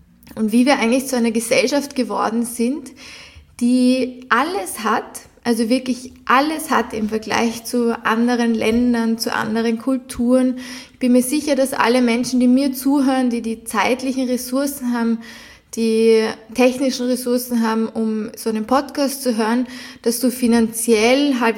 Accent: Vienna, Austria; Ich bin zum Beispiel in Wien geboren, habe bis jetzt immer in Wien gewohnt

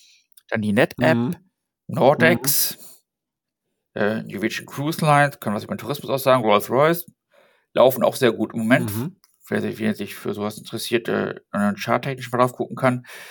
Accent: Hamburg, Germany; Dann hier für uns als Hamburger Lokalpatrioten

